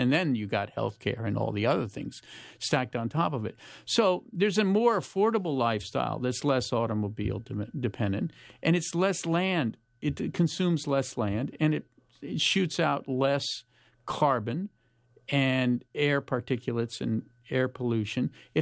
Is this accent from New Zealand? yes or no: no; Palo Alto, California, United States; I grew up in Palo Alto, and, you know, there's a great little main street on University Avenue there